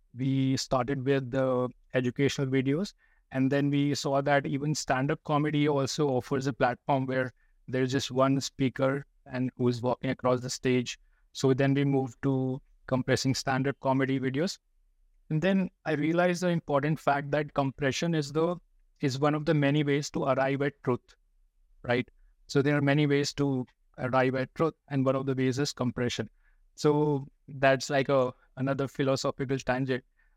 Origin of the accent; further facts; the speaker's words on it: New Delhi, Delhi, India; So I come from New Delhi, India.